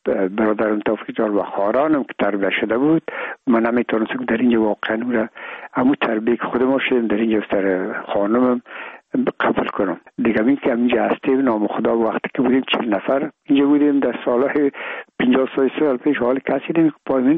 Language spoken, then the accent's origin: Persian; Afghanistan; میگم ما افغان هستیم